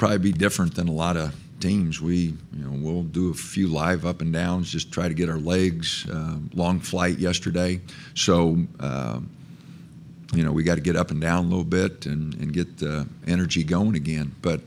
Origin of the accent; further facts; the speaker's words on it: Nebraska, United States; Loved working at Creighton. Love Omaha. I'm from Nebraska.